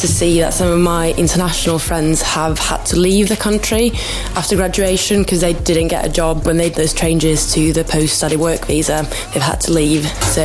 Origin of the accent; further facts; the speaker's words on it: Finland; now in Sheffield, United Kingdom; I'm a third year biology student. I'm running for International Students Officer. I'm an international student myself, I'm from Finland, and I've had an awesome time in Sheffield